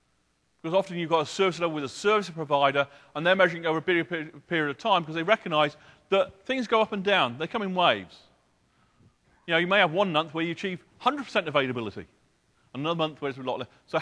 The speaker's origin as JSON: {"language": "English", "region": "England", "country": "United Kingdom", "said": "And of course, being English, I looked at the important one, which is the Oxford English Dictionary"}